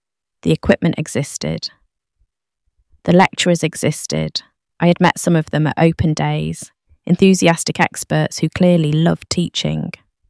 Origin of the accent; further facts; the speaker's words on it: Didsbury, North West England, United Kingdom; I grew up in Didsbury, daughter of a librarian and a mechanic.